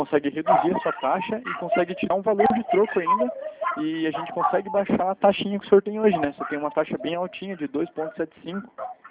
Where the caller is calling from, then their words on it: Guarapuava, Paraná, Brazil; Eu sou aqui de Guarapuava mesmo.